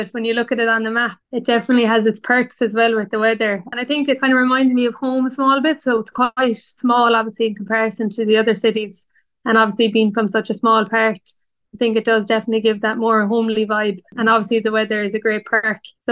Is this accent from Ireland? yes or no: yes; Ireland; moved away as an adult; So I am from Ireland, and I worked in just Limerick Hospital. It's in the southwest of Ireland.